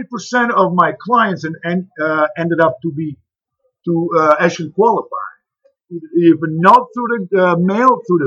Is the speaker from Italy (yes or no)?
yes; Italy; English is a second language; moved away as an adult; now in Chicago, United States; There are not many people here from my hometown. And the good thing about my area is Appia Way. It's a very historical area. It's one of my oldest towns in actually Italy.